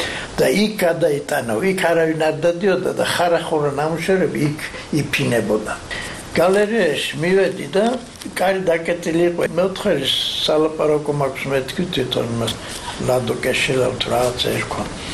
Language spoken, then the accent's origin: Georgian; Arkhoti, Mtskheta-Mtianeti, Georgia; პირიქით ხევსურიდან, საიდანაც ჩვენ მართლა ვართ, არხოტიდან ვართ ჩამოსული